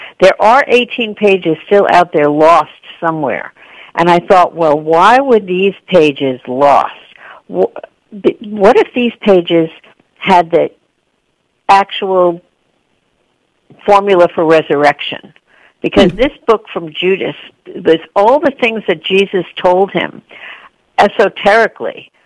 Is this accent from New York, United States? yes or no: yes; Hicksville, New York, United States; I grew up in Hicksville, Long Island. Then it said, in the Citibank branch on North Broadway in Hicksville, Long Island. That was my branch as a kid.